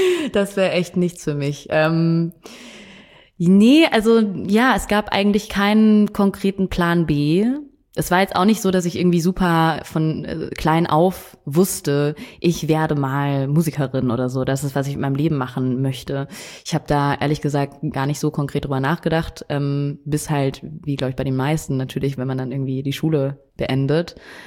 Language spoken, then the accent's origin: German; Munich, Bavaria, Germany; also ich bin ja in München aufgewachsen.